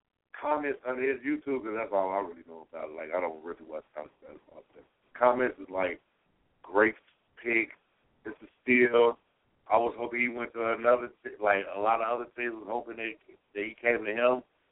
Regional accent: Arkansas, United States; Arkansas.

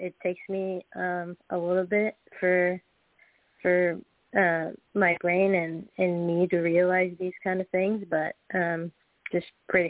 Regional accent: Colombia; English is a second language; Colombia, South America.

